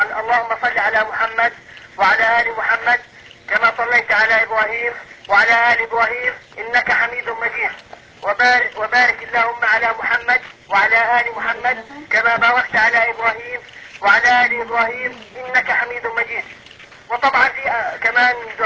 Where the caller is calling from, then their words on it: Kuwait; لا انا لا اسمعه، انا اكلمك من الكويت يا شيخ.